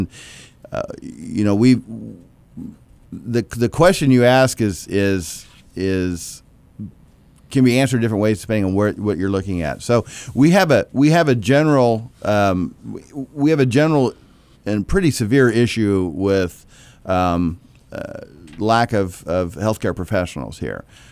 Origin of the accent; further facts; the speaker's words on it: California, United States; I grew up in Southern Humboldt